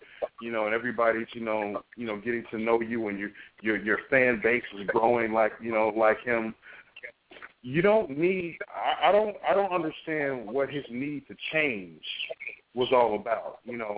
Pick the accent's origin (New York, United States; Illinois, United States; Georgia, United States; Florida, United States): Illinois, United States; Chicago; You know, the Windy City.